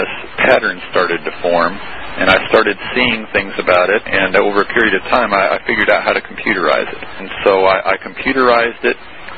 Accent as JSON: {"language": "English", "town": "Fairfield", "region": "California", "country": "United States", "tie": "born there", "lives_now": "Missouri, United States", "said": "Well, I was born in California."}